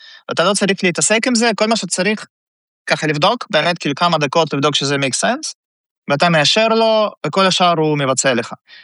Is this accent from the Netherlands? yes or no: no; Russia; now in Israel; במקור אני עליתי מרוסיה בשנת 2000, ורוב האנשים אצלנו בצוות הם גם בעצם עולים רוסים